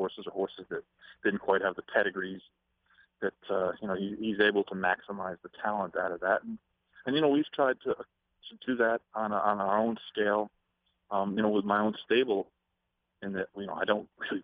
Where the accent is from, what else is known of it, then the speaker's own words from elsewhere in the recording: New York, United States; who, you know, was growing up in New York, you always kind of revered him